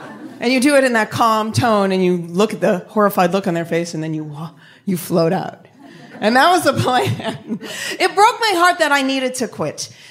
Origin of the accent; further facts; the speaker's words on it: Boston, Massachusetts, United States; I'm from Boston. I move here, burlesque.